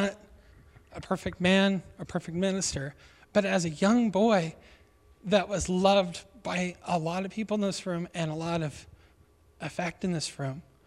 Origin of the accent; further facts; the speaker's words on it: Gordon, United States; I grew up here in Gordon, and of course, when you grow up here and you stay, you look kind of like the idiot that never got out of home and got going.